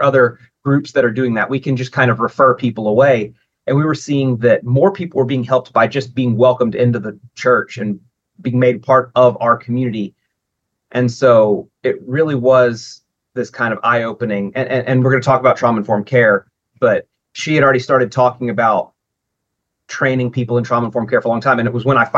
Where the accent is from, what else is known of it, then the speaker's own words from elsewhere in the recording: Tennessee, United States; also born or lived in Alabama; I was also born in Alabama, but I grew up here in Tennessee. We moved here when I was going into fourth grade. And so my whole life, I've basically lived in Appalachia.